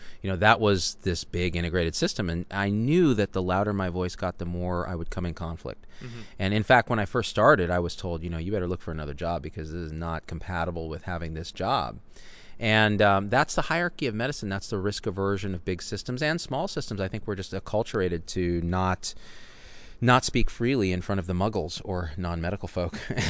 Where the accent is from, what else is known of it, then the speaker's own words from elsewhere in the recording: Clovis, California, United States; Well, I grew up in Clovis, California, like, which was the south of the west.